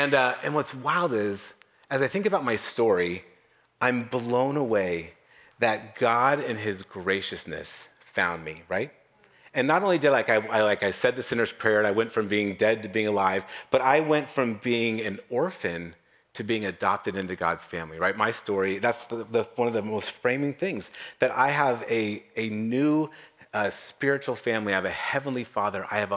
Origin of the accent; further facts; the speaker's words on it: Novato, California, United States; In fact, I grew up in Novato, and I graduated high school, and I never looked back.